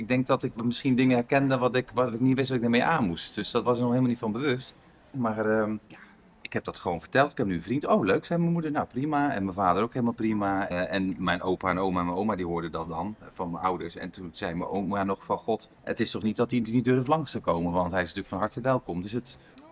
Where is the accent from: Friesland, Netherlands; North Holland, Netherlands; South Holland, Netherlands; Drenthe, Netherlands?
South Holland, Netherlands; Zwijndrecht; born or raised there; also born or lived in Dordrecht